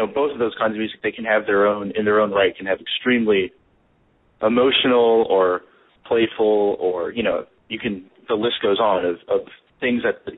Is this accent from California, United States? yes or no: no; New Orleans, Louisiana, United States; But... you know, growing up in New Orleans and, you know, going to, you know, the French Quarter or going to parades.